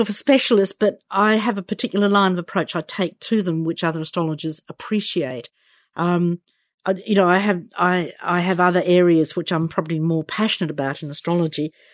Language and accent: English; Australia; now in United Kingdom; Yeah, well, I'm Australian. You can tell from my accent. I've been living here in the UK for about 15, 16 years now.